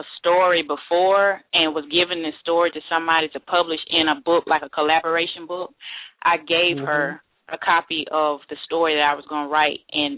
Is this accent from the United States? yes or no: yes; Atlanta, Georgia, United States; I am originally from Atlanta.